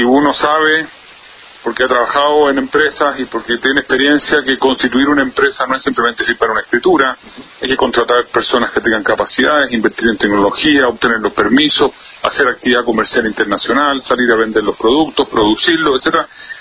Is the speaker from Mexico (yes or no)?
no; Chile; Y eso es lo que nos debería preocupar como chilenos, al final.